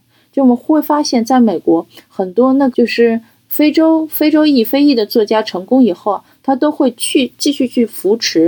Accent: Shanghai, China; 因为我是上海人，然后我父母很保守

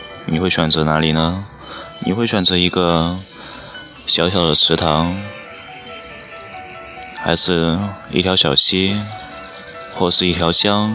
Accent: Ji'an, Jiangxi, China; 我家乡是在南方江西吉安的一个小农村里，

